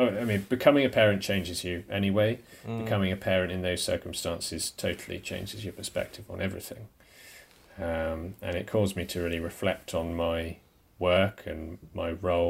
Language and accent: English; United Kingdom; rather than being British and polite about it or trusting that the NHS was in any way competent